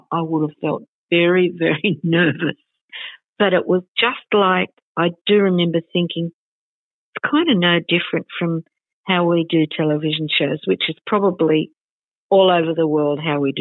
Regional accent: Australia; accent: Australian; fascinated by my Australian accent, which we laugh at because we think we just speak normally.

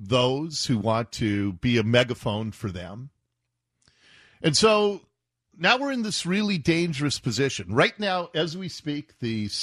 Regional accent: Seattle, Washington, United States; She grew up in Tacoma. I grew up in Seattle.

